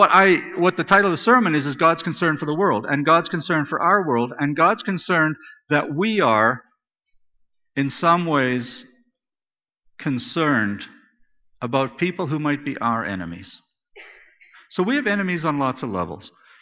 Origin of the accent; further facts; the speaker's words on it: Saskatchewan, Canada; But when I was a kid growing up in Saskatchewan